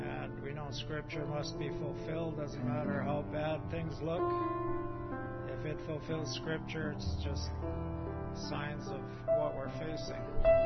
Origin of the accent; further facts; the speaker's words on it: Edmonton, Alberta, Canada; We're from Edmonton, Alberta.